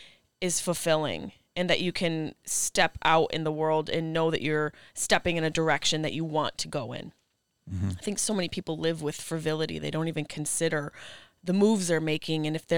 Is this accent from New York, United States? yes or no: yes; Syracuse, New York, United States; but I grew up in Syracuse, New York. There wasn't a huge art culture there.